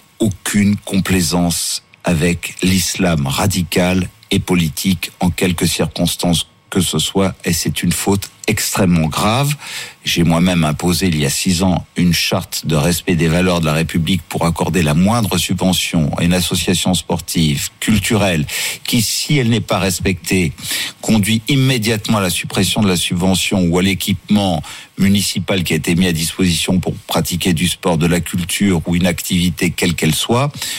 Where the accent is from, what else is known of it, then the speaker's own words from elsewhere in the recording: France; parce que nous sommes Français. On est Français.